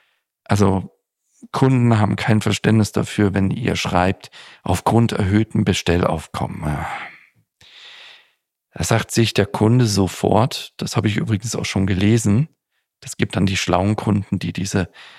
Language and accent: German; Switzerland; auf die Schweiz, auf mein Heimatland